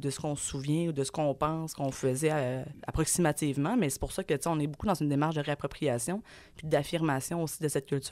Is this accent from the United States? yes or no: no; Wendake, Quebec, Canada; Mon père a vécu toute sa vie pas mal ici à Wendake. Puis c'est dans ce cadre-là, moi, je suis née, grandie, okay, et j'ai été élevée donc à Wendake, mais en ayant la double citoyenneté. Donc moi, je suis aussi Abénaki.